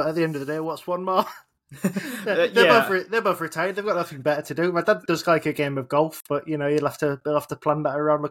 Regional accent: Yorkshire and the Humber, United Kingdom; Being a Yorkshire boy, I can't possibly go for Lancashire in disguise.

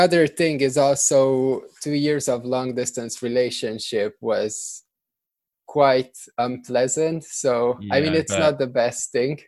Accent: Romania; I grew up in Romania in a Hungarian family.

